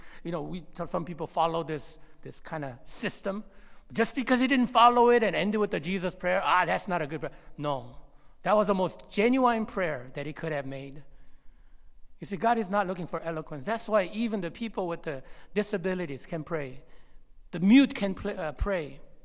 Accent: Monterey, California, United States; I grew up in Monterey, and in Monterey there's a naval postgraduate school.

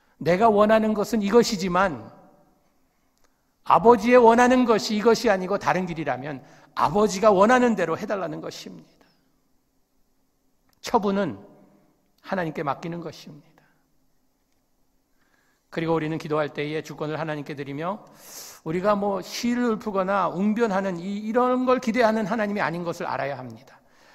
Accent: Monterey, California, United States; 제가 그 몬트리에서 자라면서

